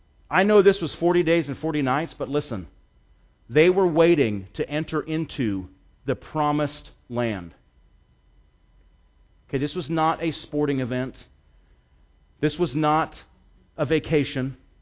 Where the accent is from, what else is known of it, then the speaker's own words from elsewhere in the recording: Seattle, Washington, United States; Now, I'm from Seattle. That's where I was born and raised. I lived there almost 30 years. In fact, 28 years I lived there.